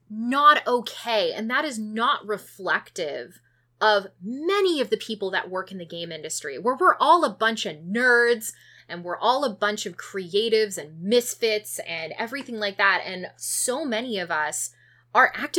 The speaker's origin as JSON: {"language": "English", "region": "British Columbia", "country": "Canada", "tie": "born or raised there", "said": "I grew up in British Columbia."}